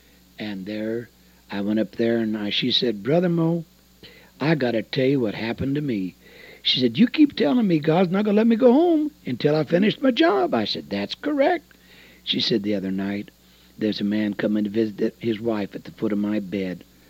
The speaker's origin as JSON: {"language": "English", "town": "The Dalles", "region": "Oregon", "country": "United States", "tie": "born or raised there", "said": "I bought an old gospel tent, and I went to the Dalles, my hometown, and I set that big old tent"}